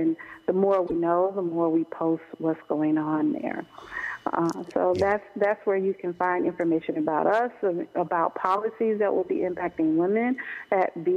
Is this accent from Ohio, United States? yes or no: no; Chicago, Illinois, United States; I'm from Chicago.